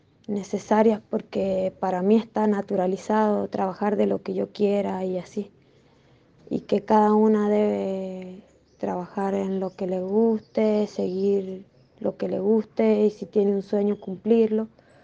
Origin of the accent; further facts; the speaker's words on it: San Juan, Argentina; en San Juan, soy sanjuanina y siempre me han aceptado